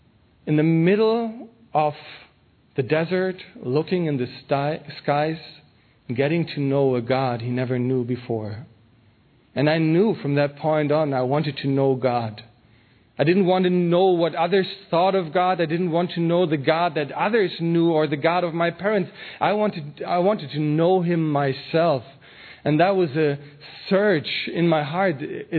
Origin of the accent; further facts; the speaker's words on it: Minden, North Rhine-Westphalia, Germany; English is a second language; I'm from Germany, Minden. That's up north. It's a small town surrounded by other small towns, so the area is quite densely populated.